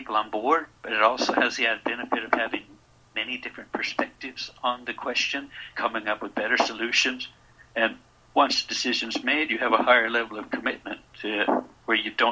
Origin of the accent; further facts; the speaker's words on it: United States; being American, having lived here for 30 years, I can identify